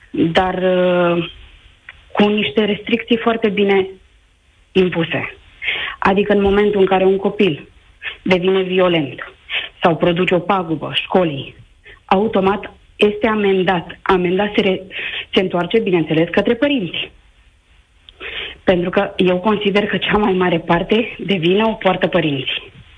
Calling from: Craiova, Dolj, Romania; Din Craiova vă sun.

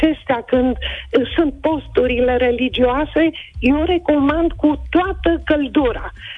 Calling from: Brașov, Brașov County, Romania; din Brașov.

